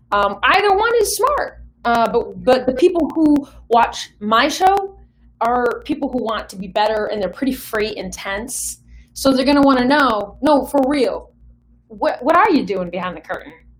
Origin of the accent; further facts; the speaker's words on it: New York, United States; I'm a New Yorker, so that's the same.